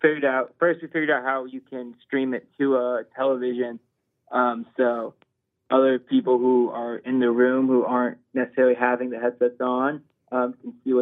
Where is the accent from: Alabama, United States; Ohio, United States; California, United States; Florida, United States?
California, United States; San Diego; from San Diego, California, and I go to school at Fairfield University in Connecticut.